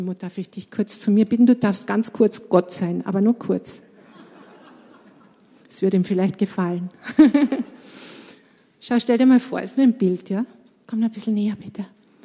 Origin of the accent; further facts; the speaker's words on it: Carinthia, Austria; Ich bin in Kärnten aufgewachsen, in einer sehr großen Familie. Und ich war nicht gläubig.